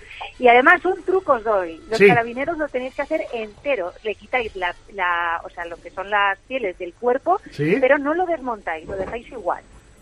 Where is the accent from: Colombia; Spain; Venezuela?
Spain; Castilla-La Mancha; creo que soy manchega y hay muy poca gente que sepa cocina